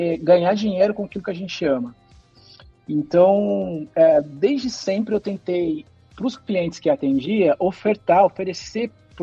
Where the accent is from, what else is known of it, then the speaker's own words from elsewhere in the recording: Campinas, São Paulo, Brazil; Eu sou de Campinas, cara.